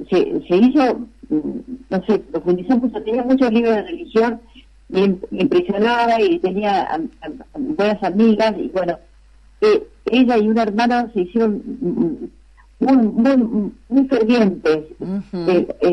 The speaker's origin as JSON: {"language": "Spanish", "town": "Corning", "region": "New York", "country": "United States", "tie": "born there", "said": "Y ahí nací yo, en Estados Unidos, en Corning."}